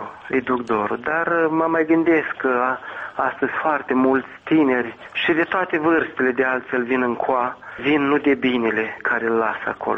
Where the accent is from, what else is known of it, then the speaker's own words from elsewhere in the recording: Moldova; noi venim din Moldova și ne trezim într-o lume care este foarte, foarte materializată.